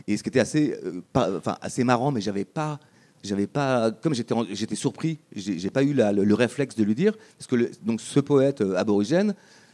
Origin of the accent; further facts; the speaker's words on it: France; Parce que je suis français, de quel droit je parle